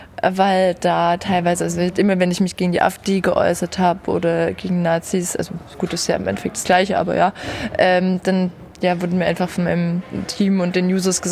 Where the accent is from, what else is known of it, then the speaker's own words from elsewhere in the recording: Germany; born there; Naja, also ein Punkt ist so, ich bin in Deutschland geboren, meine Eltern kommen aus Deutschland, so ich bin kein Person of Color.